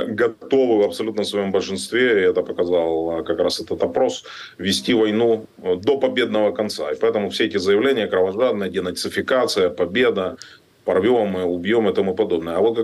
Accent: Kerch, Crimea, Ukraine; moved away; Я уроженец украинского Крыма. Родился в самой восточной точке Крыма, в городе Керчи, там, где начинается так называемый Крымский или Керченский мост. Я не видел своей родины с 2014 года.

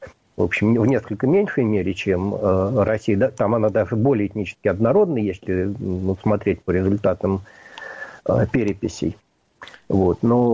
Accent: Belarus; Да, как бы мы белорусы, независимо от того, говорим ли мы преимущественно на русском языке или преимущественно на белорусском, либо владеем одинаково хорошо обоими.

